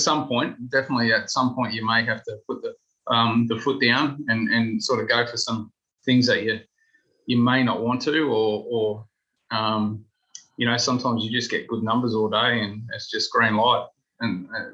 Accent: Australia; He's Korean, I'm Australian.

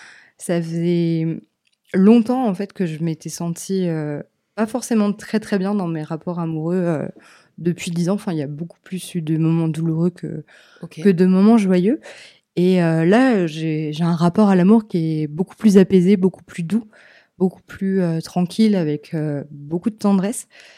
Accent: Nantes, Pays de la Loire, France; je suis une Nantaise de souche, je peux vous citer les marchés, je peux vous citer des endroits, je ne suis pas une touriste

